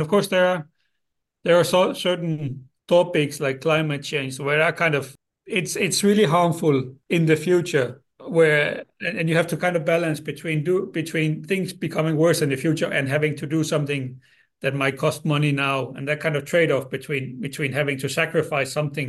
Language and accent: English; Denmark; moved away as an adult; now in Finland; I'm from Denmark. I have a degree in political science. And then I have a Finnish family or Finnish spouse, and we moved to Finland, I think, soon, 7-8 years ago.